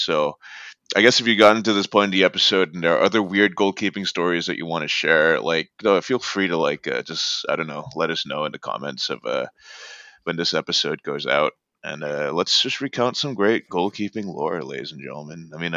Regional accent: New York, United States; I think it's unfortunate conclusive proof that growing up in Long Island has you geared towards the chaotic good part of the scale

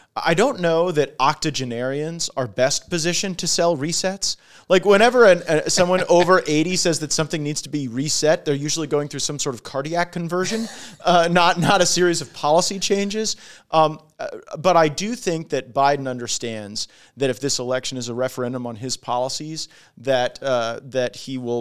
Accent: Florida, United States; And, you know, you're from Pennsylvania. I'm from Florida.

